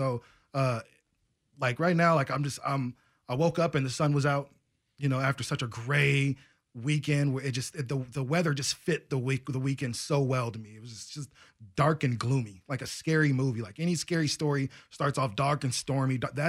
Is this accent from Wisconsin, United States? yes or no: no; Portland, Oregon, United States; also born or lived in Las Vegas; I'm from Portland. I spent most of my life here from outside of some college and living in Las Vegas and stuff like that. This is my city.